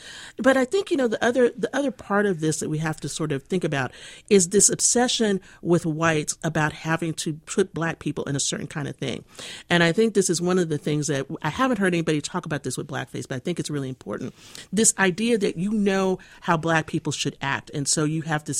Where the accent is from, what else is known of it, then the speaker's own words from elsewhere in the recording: Texas, United States; I mean, I grew up in Texas. I know people who have done blackface and thought it was like a joke